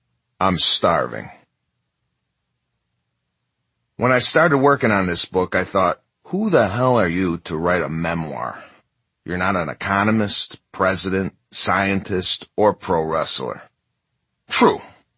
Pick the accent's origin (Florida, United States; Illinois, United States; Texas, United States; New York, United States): Illinois, United States; Chicago; My comedy's based on my own life, how I come from Chicago, that I'm the son of an Italian immigrant father